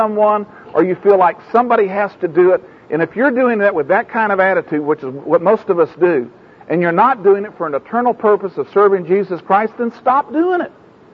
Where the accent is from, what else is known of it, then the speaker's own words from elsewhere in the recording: Oklahoma City, Oklahoma, United States; not because I'm a minister from Oklahoma City, but because I sell Afro-Sheen.